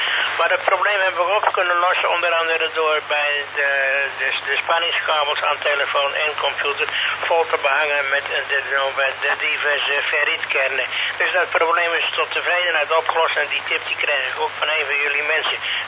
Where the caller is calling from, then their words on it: Westerbork, Drenthe, Netherlands; Ik kom uit Westerbork. Hoe is mijn signaal in Heerenveen? Over.